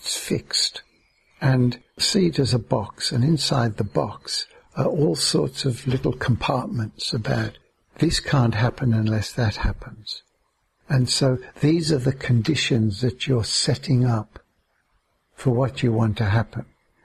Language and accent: English; England, United Kingdom; born there; Often, especially when I was born in England, it was, we're going on a picnic, it'll probably rain.